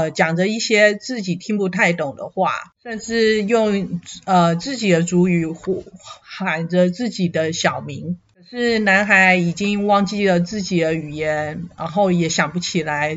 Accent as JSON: {"language": "Chinese", "region": "Tainan", "country": "Taiwan", "tie": "born or raised there", "moved": "yes", "lives_now": "United States", "said": "就像我虽然是台南出生长大，然后现在飘到美国"}